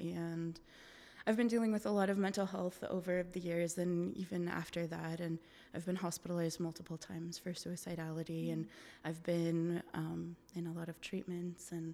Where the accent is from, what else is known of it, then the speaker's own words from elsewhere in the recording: Seattle, Washington, United States; I grew up in the Seattle area all my life, like the Sasquatch, I tell people, born and raised.